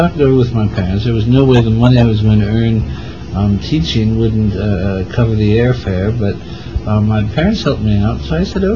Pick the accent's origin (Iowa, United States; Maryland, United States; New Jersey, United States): New Jersey, United States; now in Washington, United States; I came from New Jersey, where I'd grown up, and going to high school, and it was a whole new environment.